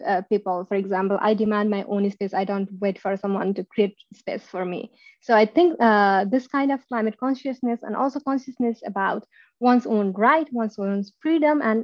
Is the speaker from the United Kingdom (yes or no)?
no; Nepal; not just because I come from Nepal or belong to the group, which is comes from the least developed countries, right?